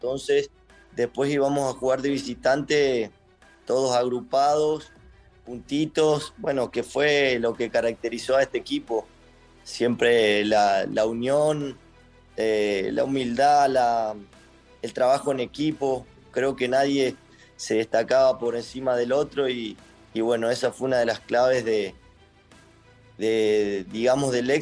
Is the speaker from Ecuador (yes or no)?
no; Argentina; born there; Sabés que soy nacido en Argentina